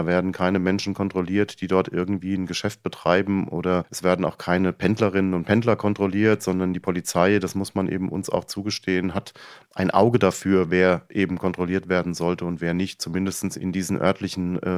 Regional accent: Frankfurt am Main, Hesse, Germany; Ich bin in einer Großstadt in Frankfurt am Main aufgewachsen

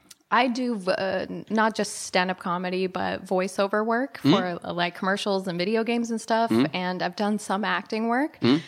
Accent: United States; Yeah, vi I'm American.

